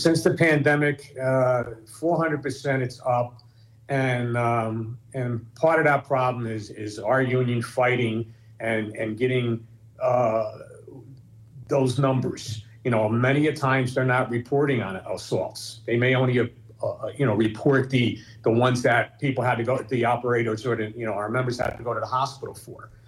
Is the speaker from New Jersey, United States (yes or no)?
yes; Newark, New Jersey, United States; I born and raised in Newark. I used to go to school taking a bus.